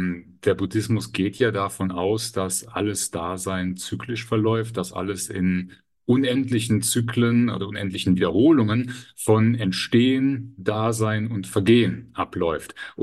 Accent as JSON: {"language": "German", "region": "Eifel", "country": "Germany", "said": "ich bin aus der Eifel eigentlich und das ist so neben Oberbayern vielleicht eine der resistent katholischsten Gegenden, die man in Deutschland kennen kann. Also ich bin ganz selbstverständlich aufgewachsen mit dieser Variante des rheinischen Katholizismus"}